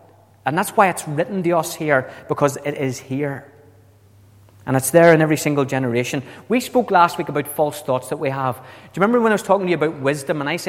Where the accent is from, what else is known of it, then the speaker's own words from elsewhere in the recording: Northern Ireland, United Kingdom; We come from Northern Ireland, and no matter how you've been raised in this part of Northern Ireland, you will have false beliefs somewhere embedded back there, a prejudice about either what side of the Protestant-Catholic divide you come from.